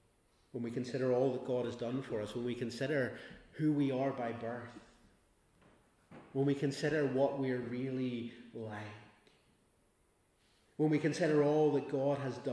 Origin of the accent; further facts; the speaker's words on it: Northern Ireland, United Kingdom; Now, I know we're Scottish or Northern Irish in my case.